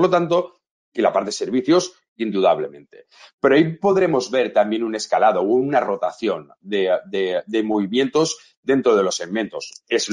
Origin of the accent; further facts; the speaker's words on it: Spain; los inversores que somos de España